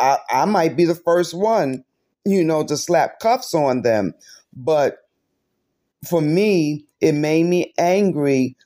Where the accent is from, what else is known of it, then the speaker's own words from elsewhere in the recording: New York City, New York, United States; When I grew up in Harlem, that's what we did growing up. It's hot. We're outside with our friends.